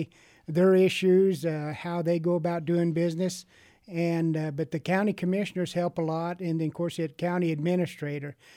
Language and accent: English; Delta, United States; I was born and raised in Delta.